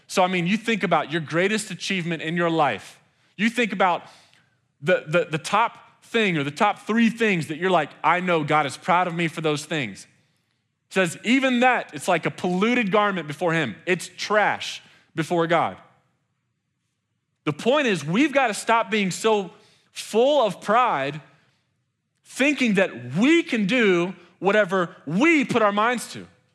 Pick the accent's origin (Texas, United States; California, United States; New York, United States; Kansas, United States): Texas, United States; So I come from the South. Like I said, used to live in Lubbock, grew up in Texas.